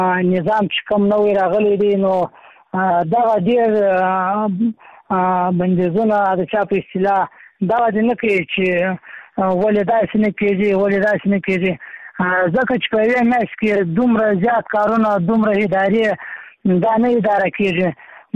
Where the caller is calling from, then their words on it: Maiwand, Kandahar, Afghanistan; د میوند ولسوالۍ څخه در سره په اړیکه کې یم.